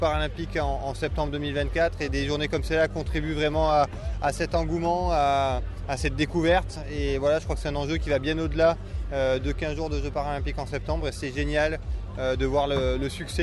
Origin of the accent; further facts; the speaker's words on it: Font-Romeu, Occitanie, France; des athlètes paralympiques en stage à Font-Romeu, là où j'ai grandi.